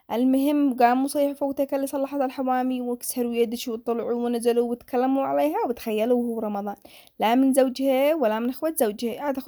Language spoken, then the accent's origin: Arabic; Yemen; هذا حال معظم الرجال عندنا في اليمن